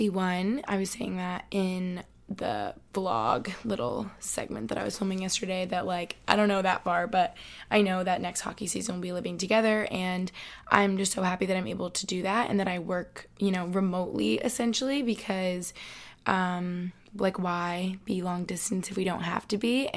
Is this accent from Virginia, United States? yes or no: no; Albany, New York, United States; because he's from Cape Cod, I'm from Albany.